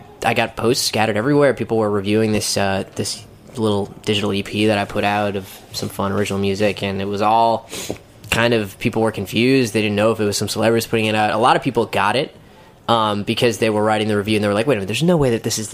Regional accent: Boston, Massachusetts, United States; I was born and raised in Boston, and I grew up DJing, playing a bunch of different instruments

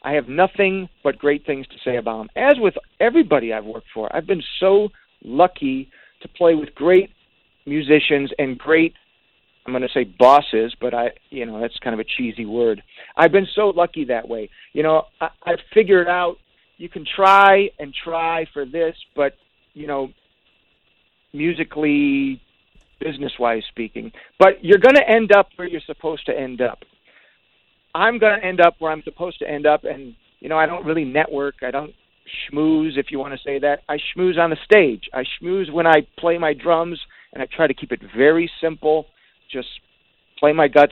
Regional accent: Detroit, Michigan, United States; Being from the same town, you kind of have the same influences. So, I mean, first of all, growing up in Detroit is way different than California.

